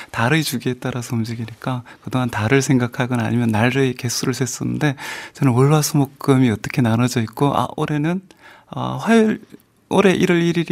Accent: Geochang, South Gyeongsang, South Korea; 아, 아무래도 제 고향이 경남 거창이라서

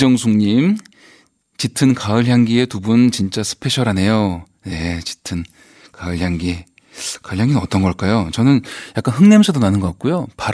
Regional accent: Yeosu, South Jeolla, South Korea; 네, 저 여수에서 왔습니다.

